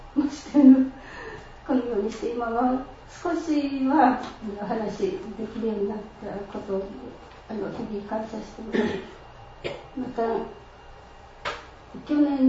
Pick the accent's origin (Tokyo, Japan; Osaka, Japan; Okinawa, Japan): Okinawa, Japan; Naha; moved away as an adult; now in Maizuru, Japan; 私は沖縄県那覇市出身で那覇市で生まれ育って、この舞鶴に来る前は北部沖縄の北部というところで23年ぐらい過ごしていました。